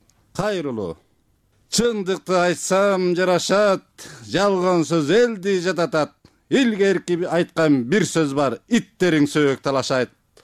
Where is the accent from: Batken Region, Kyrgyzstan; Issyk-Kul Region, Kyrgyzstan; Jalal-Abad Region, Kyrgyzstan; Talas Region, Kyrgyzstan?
Issyk-Kul Region, Kyrgyzstan; Jengish; Сыкылуу облусунун Жетиөгүз районунун Жеңиш деген айылынан келдим.